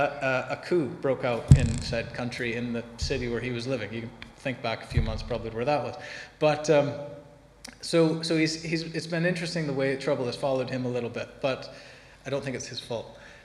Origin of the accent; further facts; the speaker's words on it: United States; moved away; I'm from the States. I've lived here long enough that you can just about stand my accent, probably.